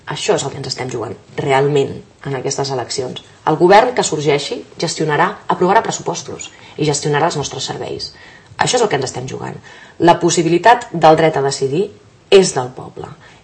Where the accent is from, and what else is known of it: Catalonia, Spain